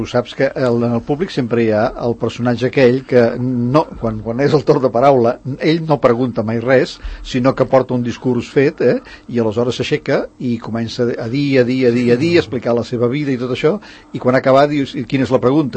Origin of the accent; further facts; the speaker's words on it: Catalonia, Spain; com a català i com a escriptor tinc l'obligació de defensar la meva llengua i els drets del meu país